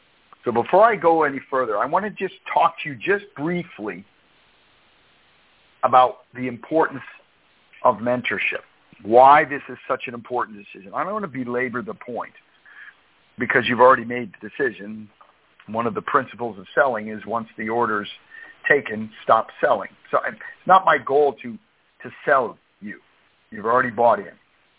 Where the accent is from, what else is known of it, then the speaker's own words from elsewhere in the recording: Boston, Massachusetts, United States; I'm right in the theater district in downtown Boston, and I grew up in South Boston.